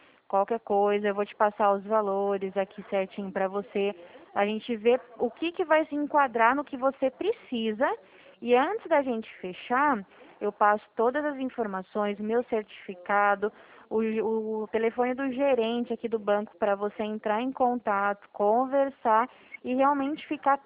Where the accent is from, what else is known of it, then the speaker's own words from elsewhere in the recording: Dracena, São Paulo, Brazil; Minha cidade é aqui de Dracena, no interior do estado de São Paulo, perto de Presidente Prudente.